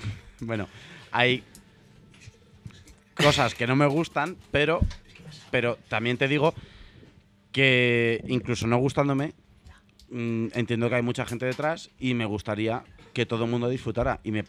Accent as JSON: {"language": "Spanish", "town": "Cuenca", "region": "Castilla-La Mancha", "country": "Spain", "said": "tú sabes muy bien cómo somos la gente de Cuenca"}